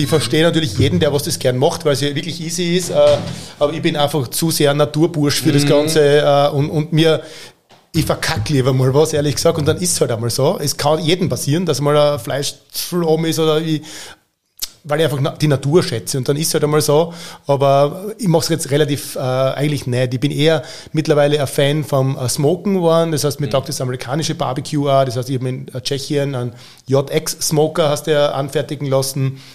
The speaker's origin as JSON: {"language": "German", "region": "Styria", "country": "Austria"}